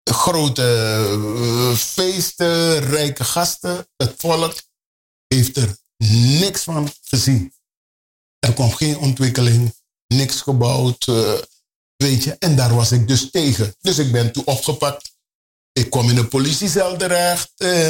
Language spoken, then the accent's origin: Dutch; Suriname; now in Netherlands; Ik kom september uit Suriname naar Nederland. En november is Suriname onafhankelijk.